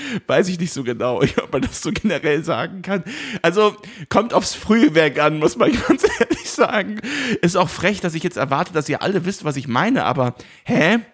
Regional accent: Remagen, Rhineland-Palatinate, Germany; in Kripp. Ja, in der Nähe meiner Heimatstadt Remagen in Kripp war auch eine Dachgeschosswohnung.

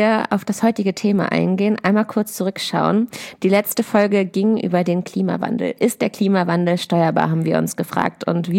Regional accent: Klein-Dittacke, Lower Saxony, Germany; Ich bin auch in der Heimat, also in der Nähe von Hannover. Ich komme ja aus Klein-Dittacke und wohne da auf dem landwirtschaftlichen Betrieb

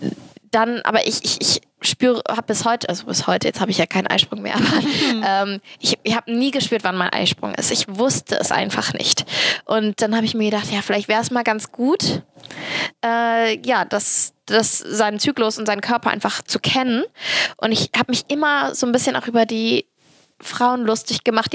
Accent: Cologne, North Rhine-Westphalia, Germany; ich bin Kölnerin und halbe Türkin.

